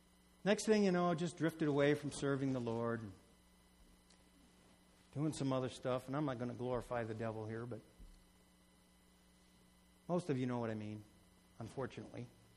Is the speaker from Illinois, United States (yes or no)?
no; Michigan, United States; also born or lived in Colorado; I'm born and raised in Michigan. When I moved out of Michigan, I went to Colorado and I lived in the mountains